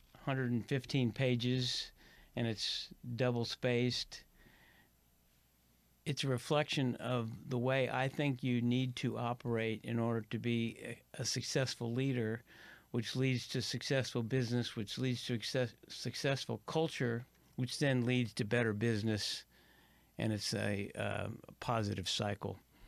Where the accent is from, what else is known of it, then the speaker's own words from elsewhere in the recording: Indiana, United States; As a sports freak, when I was growing up in Indiana